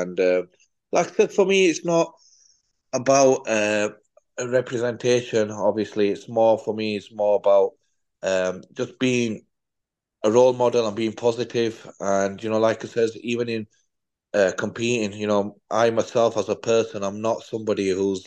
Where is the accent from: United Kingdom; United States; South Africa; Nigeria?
United Kingdom; I am British, born, Pakistani.